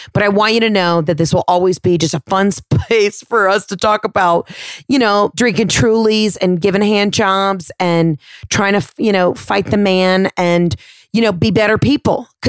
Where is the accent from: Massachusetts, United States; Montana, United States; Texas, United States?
Texas, United States; Hey, guess what? I am actually from Texas.